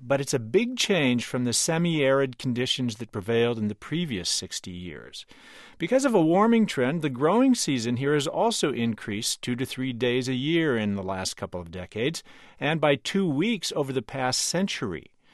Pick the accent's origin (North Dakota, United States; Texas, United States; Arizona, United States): North Dakota, United States; Wolford; When I was growing up in Wolford, North Dakota, up near the Canadian border, wheat was king.